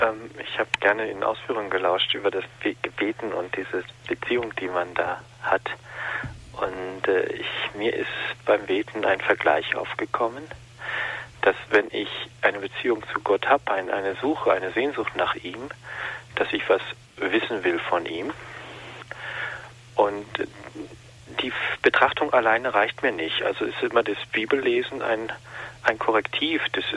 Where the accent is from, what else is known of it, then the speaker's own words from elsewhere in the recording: Northern Germany, Germany; ich bin in Norddeutschland groß geworden, überwiegend Lutheraner